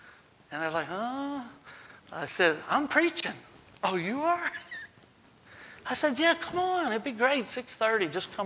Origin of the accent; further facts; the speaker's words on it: North Carolina, United States; He was from South Carolina. I'm from North Carolina. So in Virginia, that made us like brothers, you know.